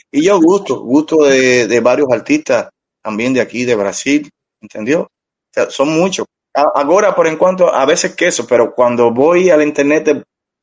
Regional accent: Cuba; now in Brazil; Tem momentos que tengo saudade de mi tierra, de mis cosas. Pero gracias a Dios, sí puedo hablar. Y gracias a esa espiritualidad que yo tenía allá en Cuba. Y es la misma que tengo aquí.

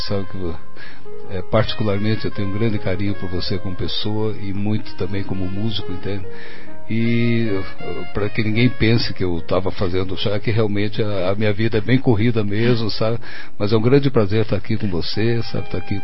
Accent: Paraná, Brazil; eu sou do norte do Paraná

